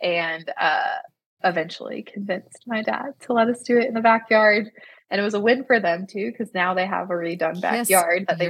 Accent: Santa Rosa Beach, Florida, United States; So I was born and raised in Santa Rosa Beach, so I couldn't imagine getting married anywhere else.

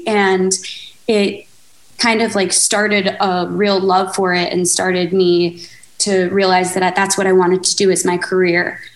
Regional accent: Middletown, New York, United States; So I'm from Middletown, New York, so Orange County, and I grew up here

